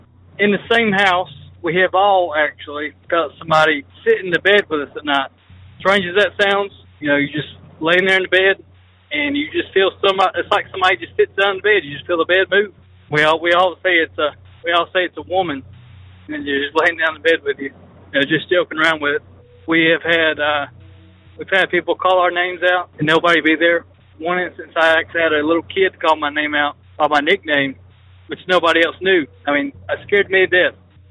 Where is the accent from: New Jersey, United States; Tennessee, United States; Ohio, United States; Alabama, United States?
Alabama, United States; Ashville; I'm from Asheville, Alabama.